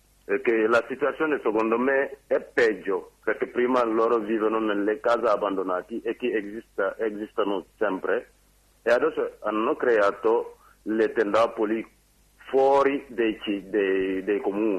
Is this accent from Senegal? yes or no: yes; Senegal; now in Italy; sono senegalese